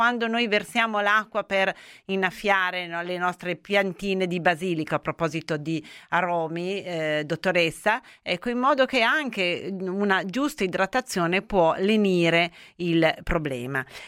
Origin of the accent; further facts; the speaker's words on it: Turin, Piedmont, Italy; noi che tutte e due siamo di Torino, no?